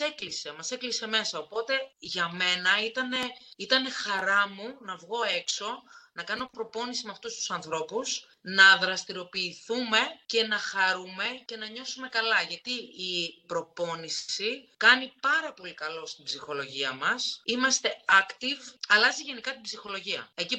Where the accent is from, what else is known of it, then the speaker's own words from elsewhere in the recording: Australia; moved away as an adult; now in Greece; εγώ είμαι το 83 γεννητής. Πέρασα πάρα πολύ ωραία, αλλά μετά το 2008 έφυγα από την Αυστραλία και ήρθα για διακοπές στην Ελλάδα. Και παρέμεινα. Ακόμα είμαι εδώ.